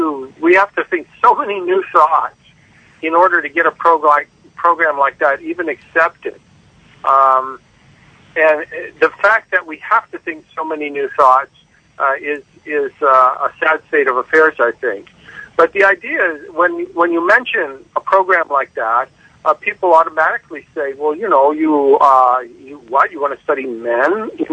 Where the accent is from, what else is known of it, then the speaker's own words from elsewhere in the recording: Seattle, Washington, United States; I'm from Seattle, and Seattle's in the northwest corner of the country, right up against the ocean there.